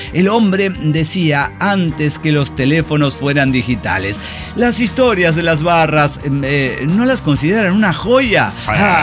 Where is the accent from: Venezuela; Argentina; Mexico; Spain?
Mexico; Mazatlán, Sinaloa; born there; now in Guadalajara, Mexico; nací en Mazatlán, la perla del Pacífico.